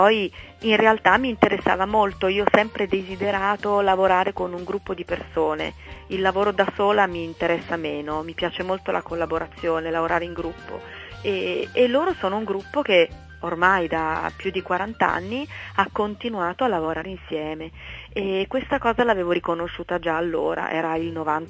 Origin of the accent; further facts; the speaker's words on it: Turin, Piedmont, Italy; Io facevo la scuola di teatro a Torino, perché sono torinese